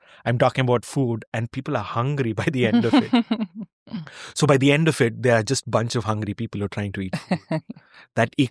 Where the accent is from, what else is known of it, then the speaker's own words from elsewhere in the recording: India; first language Telugu; English is a second language; Like I speak Telugu. Telugu is my mother tongue.